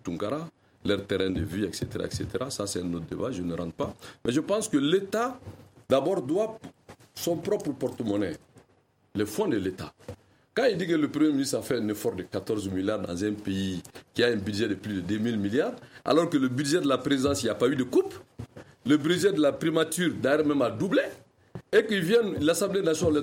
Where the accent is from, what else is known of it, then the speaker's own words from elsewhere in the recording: Mali; on est tous des Maliens